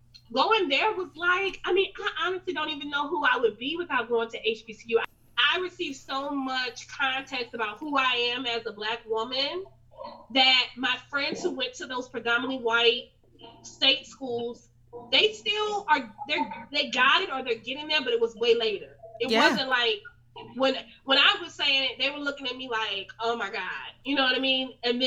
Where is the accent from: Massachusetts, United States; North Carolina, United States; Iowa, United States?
North Carolina, United States; Raleigh; Yeah, I mean, growing up, I'm from Raleigh, North Carolina. So growing up, I went to predominantly white schools.